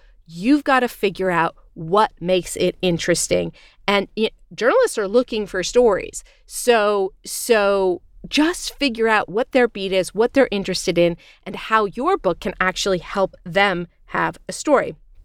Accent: Los Angeles, California, United States; I also had an LA launch at my hometown bookstore, Book Soup, where over 100 people came

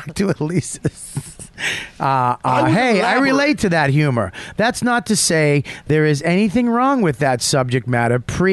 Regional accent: Texas, United States; I grew up in Texas. Combined, I may have seen 1 foot of snow before I graduated.

